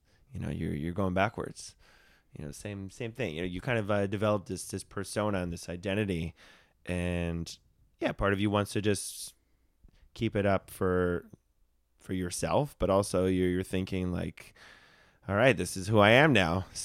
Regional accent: Brooklyn, New York, United States; And I'm from Brooklyn. I grew up in Brooklyn.

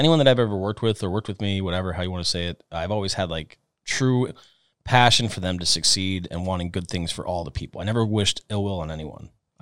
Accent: Arizona, United States; You know, I came from Arizona, man. I was like, you know, I really want to do Italian food.

